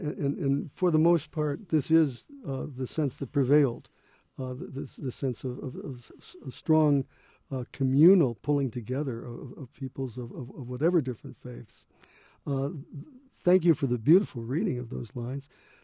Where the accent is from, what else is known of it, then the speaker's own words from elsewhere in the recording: Detroit, Michigan, United States; I would say that my family, when I grew up in Detroit, was Reformed indeed.